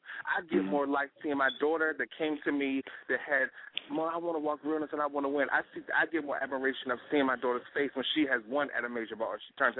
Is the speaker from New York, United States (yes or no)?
no; Richmond, Virginia, United States; I'm from Richmond, Virginia, so of course we're going to be there.